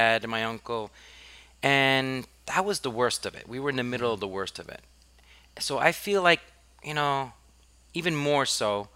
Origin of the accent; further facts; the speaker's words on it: New York City, New York, United States; So I grew up on the Upper East Side, and you always think of Upper East Side as hot. I went to a private school. I went to a French school.